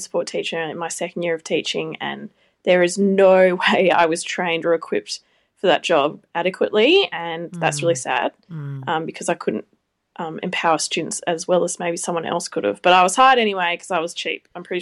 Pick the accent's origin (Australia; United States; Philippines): Australia; Perth, Western Australia; I'm from Perth. Please don't hate me.